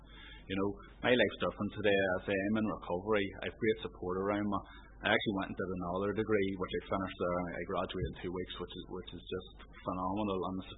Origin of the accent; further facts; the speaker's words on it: Newry, Northern Ireland, United Kingdom; I'm from Newry.